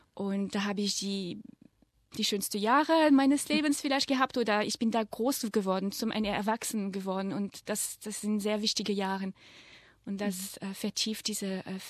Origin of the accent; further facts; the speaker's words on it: eastern France, France; accent: French; German is a second language; ich komme aus Frankreich. Ich komme aus Ostfrankreich